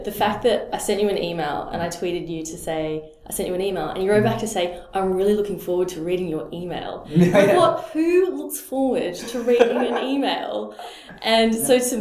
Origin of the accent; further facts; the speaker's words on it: Melbourne, Victoria, Australia; That's what I tell people about Melbourne. When people ask me about my hometown